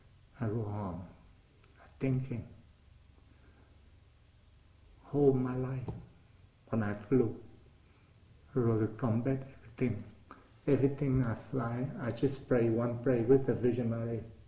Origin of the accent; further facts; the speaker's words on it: Vietnam; now in United States; They say, you Vietnamese? I say, yeah.